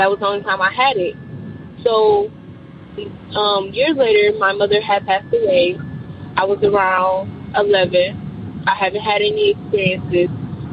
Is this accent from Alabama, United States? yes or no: no; Detroit, Michigan, United States; I'm from Detroit.